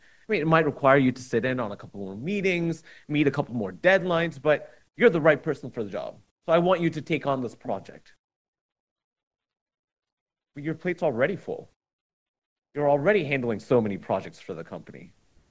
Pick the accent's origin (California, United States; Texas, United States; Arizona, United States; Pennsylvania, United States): Texas, United States; Dallas; also born or lived in Dubai, UAE / New York; So I grew up in big cities for most of my life. First, I was born in Dubai, spent the first 10 years of my life there. And then after that, we lived in New York for a little bit. And then I spent, after a year in New York, about 11 years here in Dallas, Texas.